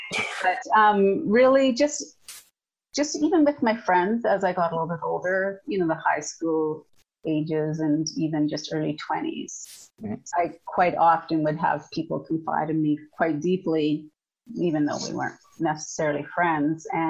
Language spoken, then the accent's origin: English; Saskatchewan, Canada; now in Calgary, Canada; I'm originally from Saskatchewan. Yeah, missing the wide open spaces every once in a while